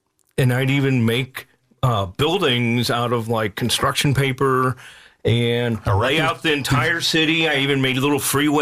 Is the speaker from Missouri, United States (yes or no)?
yes; St. Louis, Missouri, United States; Missouri, St. Louis.